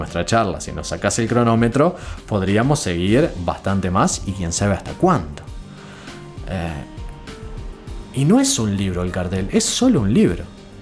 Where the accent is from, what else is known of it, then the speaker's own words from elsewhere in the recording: Uruguay; no importa dónde esté el uruguayo, siempre se ubica en la clase media. Eso es algo que forma parte de nuestra idiosincrasia